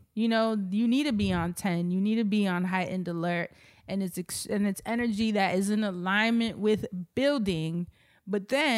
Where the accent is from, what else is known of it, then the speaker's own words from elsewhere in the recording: Harlem, New York, United States; now in Brooklyn, United States; this has been home base and born and raised in Harlem and moved to Brooklyn in my 30s. And I love New York.